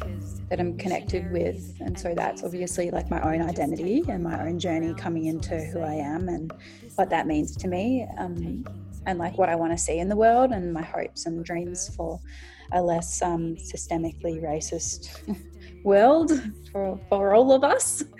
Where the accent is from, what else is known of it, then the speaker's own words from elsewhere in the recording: Bendigo, Victoria, Australia; I grew up in Bendigo, and I always did music.